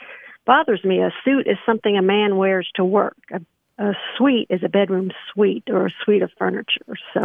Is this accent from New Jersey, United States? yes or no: yes; New Jersey, United States; moved away as an adult; also born or lived in Georgia; now in Tennessee, United States; I was born and raised in New Jersey. I moved down to Georgia when I was about 28